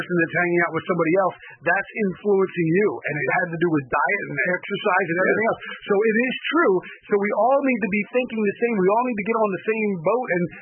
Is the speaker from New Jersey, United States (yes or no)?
yes; New Jersey, United States; My story, I grew up in New Jersey, and my grandmother asked me to be a chiropractor, and I said yes